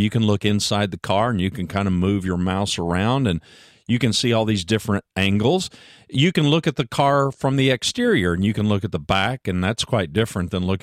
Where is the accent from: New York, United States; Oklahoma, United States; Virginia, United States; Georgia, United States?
Oklahoma, United States; Ada; Leo, he's from Boston. I'm from Ada, Oklahoma. I mean, you just couldn't get more different.